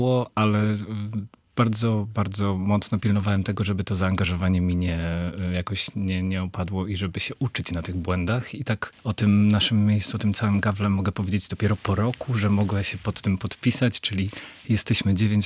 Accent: Wrocław, Lower Silesian Voivodeship, Poland; now in Sopot, Poland; Z Sopotu od, w ogóle z Trójmiasta, od mniej więcej 10 lat, natomiast jestem z Wrocławia.

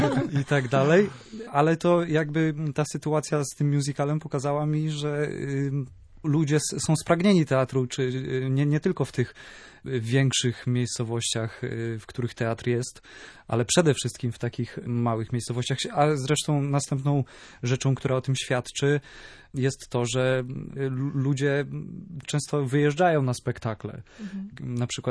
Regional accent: Pelplin, Pomeranian Voivodeship, Poland; bo ja pochodzę z Pelplina tutaj niedaleko

